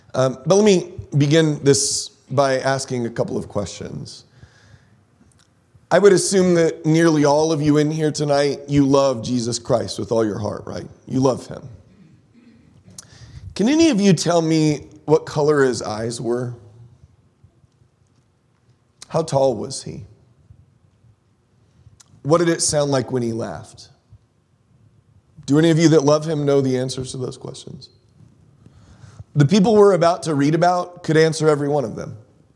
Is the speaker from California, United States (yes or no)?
yes; San Diego, California, United States; if I go back to my earliest years, growing up in San Diego, California, it was rare for me to find kids that I went to school with that were believers